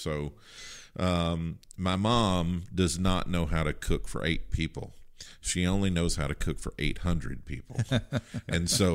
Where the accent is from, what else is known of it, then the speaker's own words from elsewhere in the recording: Kentucky, United States; So I'm from Kentucky. So Thanksgiving is always celebrated in Kentucky. And I have not missed a Thanksgiving in Kentucky ever.